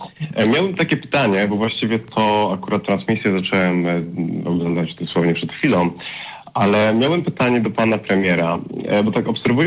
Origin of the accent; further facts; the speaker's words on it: Warsaw, Masovian Voivodeship, Poland; z Warszawy